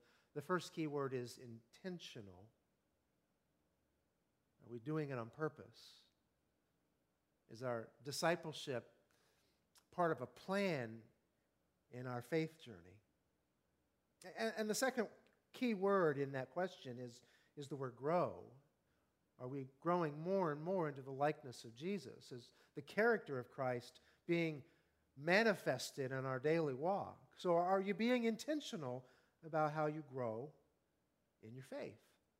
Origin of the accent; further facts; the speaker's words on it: Ohio, United States; I grew up in Southeast Ohio, and over the past 25 years, I've grown accustomed to the flatlands of Central Ohio, but as a boy, I wandered the hills in my backyard in the woods.